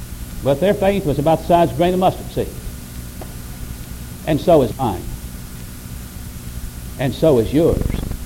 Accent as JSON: {"language": "English", "town": "Batesville", "region": "Arkansas", "country": "United States", "tie": "born or raised there", "said": "I was raised up around Batesville, Arkansas, and they have something up there that's called onyx marble."}